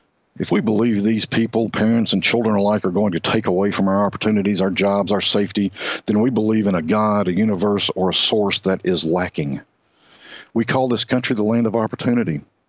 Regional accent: Texas, United States; in my home state of Texas over the past few months

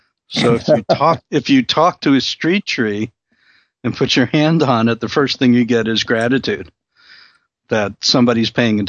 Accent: Brooklyn, New York, United States; And you mentioned Brooklyn, which is my hometown.

